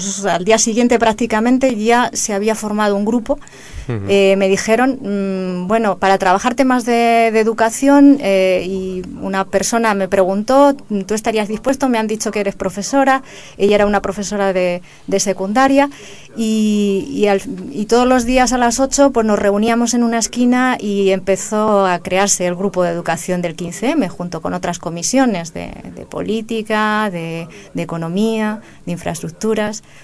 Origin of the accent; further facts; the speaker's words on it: Madrid, Community of Madrid, Spain; en la asamblea del barrio del Pilar, de donde soy